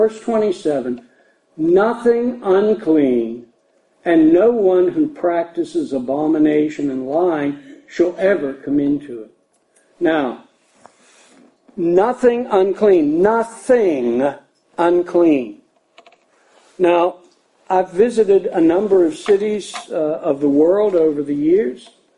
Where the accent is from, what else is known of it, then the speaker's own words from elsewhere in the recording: Pittsburgh, Pennsylvania, United States; I grew up in the Pittsburgh area in Pennsylvania, and I could tell you stories about the dirt and stuff from Pittsburgh.